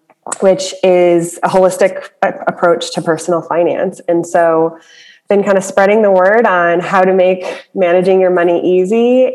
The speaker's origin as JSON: {"language": "English", "town": "Chicago", "region": "Illinois", "country": "United States", "moved": "as an adult", "said": "I am from Chicago and decided as I was kind of looking for colleges, you know, across the high school years, I wanted to get out of town and do something different"}